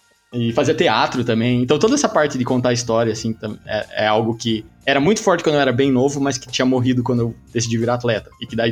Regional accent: Paraná, Brazil; eu sou do interior do Paraná, né?

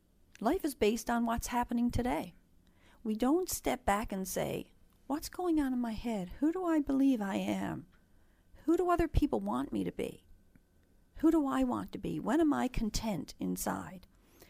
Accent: Newfoundland and Labrador, Canada; I grew up in Newfoundland.

